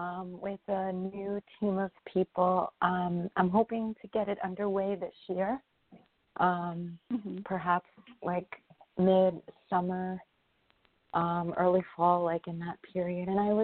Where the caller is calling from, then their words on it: New York, United States; I'm calling from New York.